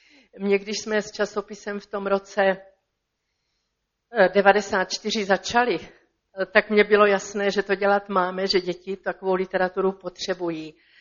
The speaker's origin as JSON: {"language": "Czech", "town": "Brno", "region": "South Moravian Region", "country": "Czechia", "said": "Dobrý den … jsem z Brna, z křesťanských sborů"}